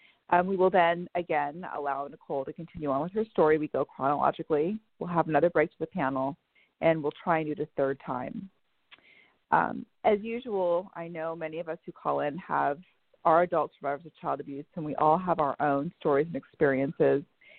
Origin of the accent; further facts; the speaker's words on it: Bellevue, Washington, United States; I'm a proud member of NASCA. I'm from Bellevue, Washington.